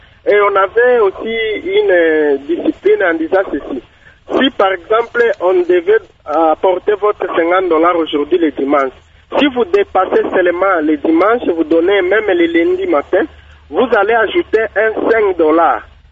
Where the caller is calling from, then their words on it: Kalima, Maniema, DR Congo; Ici, chez nous, à Kalima, nous appelons en Swahili Likelemba.